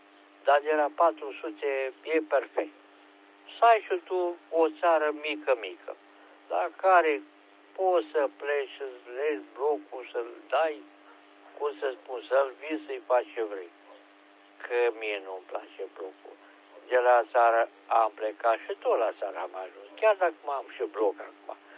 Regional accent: Romania; Noi suntem români, suntem, cum să spun, de visă veche năcăjiți.

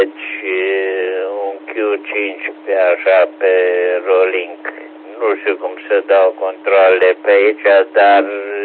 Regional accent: Lugoj, Timiș County, Romania; Eu sunt de la Lugoș, de aici

